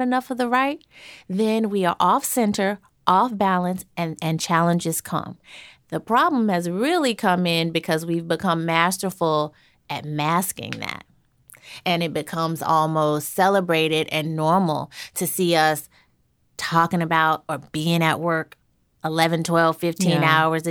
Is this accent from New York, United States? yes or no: no; Baton Rouge, Louisiana, United States; or in Baton Rouge, Louisiana, my hometown, and Alton Sterling is killed, it's in my face now.